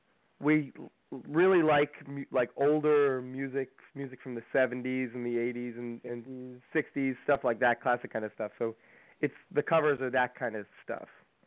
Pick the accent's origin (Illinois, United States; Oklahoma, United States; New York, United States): New York, United States; Greenport; also born or lived in New Jersey, United States; We were actually born in New Jersey, but we were raised in Greenport.